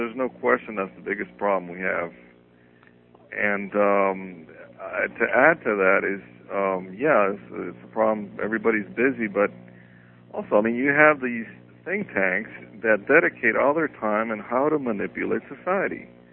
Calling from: Miami, Florida, United States

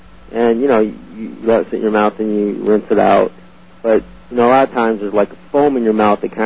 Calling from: Flint, Michigan, United States; Yeah, around Flint, 600 AM.

